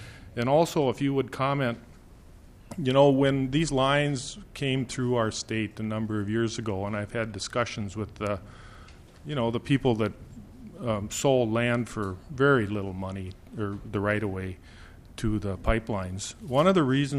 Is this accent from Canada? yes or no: no; Clearbrook, Minnesota, United States; I'm from Clearbrook, and you are a good neighbor